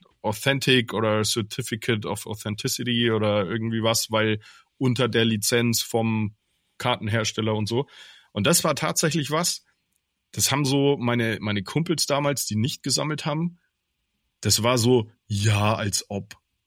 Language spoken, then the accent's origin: German; Würzburg, Bavaria, Germany; das gab es ganz vereinzelt in dem einen Laden bei uns in Würzburg